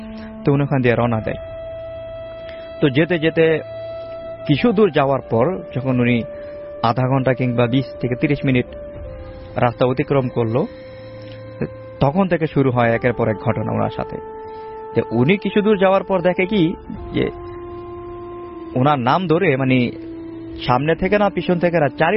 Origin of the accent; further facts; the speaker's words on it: Bangladesh; তো অপূর্ব ভাই, আমরা বাংলাদেশের মানুষ যেটা হয় যে মহিলারা যখন গর্বিত হয়